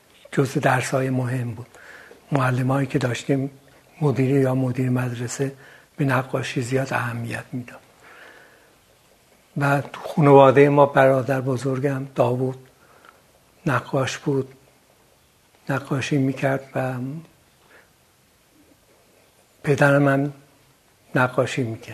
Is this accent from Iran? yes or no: yes; Tabriz, East Azerbaijan, Iran; من تو شهر تبریز به دنیا اومدم 1327 دیماه. دوران کودکیم تو تبریز گذشته تمام، دوره ابتدایی، دوره دبیرستان و سال اول هنرستان.